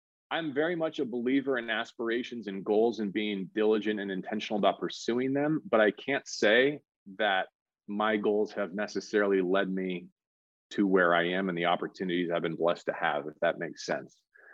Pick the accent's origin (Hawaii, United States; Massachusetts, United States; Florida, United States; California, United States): California, United States; also born or lived in Torrance / Los Angeles; I was born in Torrance and my roots are in Los Angeles, though I was raised largely in Northern California in the San Francisco Bay Area.